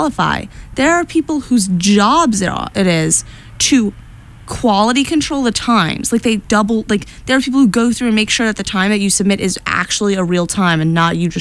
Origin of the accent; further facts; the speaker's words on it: New York, United States; It's in see, as a New Yorker, I would say Gloucester, but I've been informed by my Massachusetts roommate